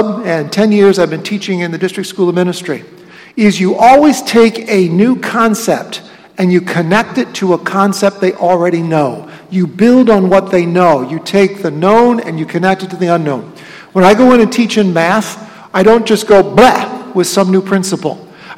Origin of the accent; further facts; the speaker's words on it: England, United Kingdom; Those are British terms. Even though we're English, we don't get it.